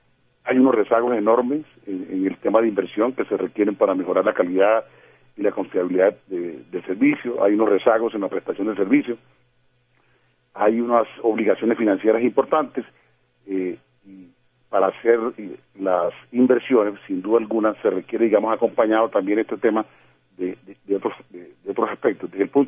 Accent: Caribbean Region, Colombia; lo digo con el mejor ánimo como costeño también. Nosotros en la costa sin duda requerimos es una solución estructural de largo plazo.

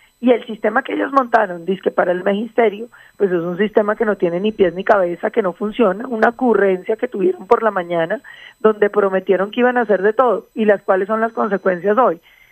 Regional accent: Colombia; la manera como los colombianos vamos a poder vivir

